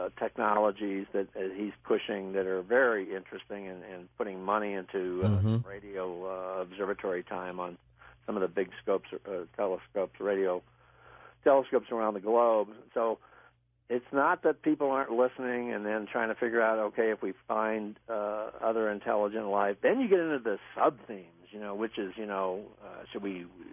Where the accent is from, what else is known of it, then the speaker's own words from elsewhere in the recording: San Diego, California, United States; as a kid growing up in San Diego, I was born in 46, and so I spent a good chunk of my time in San Diego as a kid.